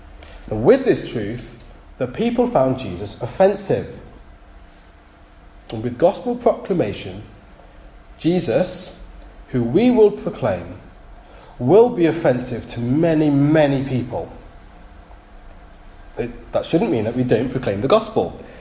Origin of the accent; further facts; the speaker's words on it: Nottingham, East Midlands, United Kingdom; As you know, I'm from Nottingham.